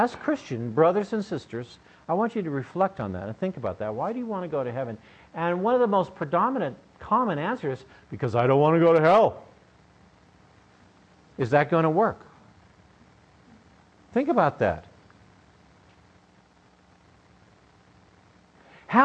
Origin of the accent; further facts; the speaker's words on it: United States; I'm so glad that I'm an American. I'm so grateful, so blessed.